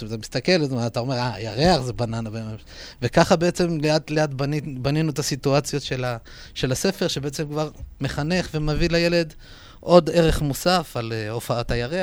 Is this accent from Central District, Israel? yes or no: no; Acre, Northern District, Israel; also born or lived in Beersheba; אז אני גדלתי באקו, רוב ילדותי הייתה באקו, היגרתי לבאר שבע לתקופה של...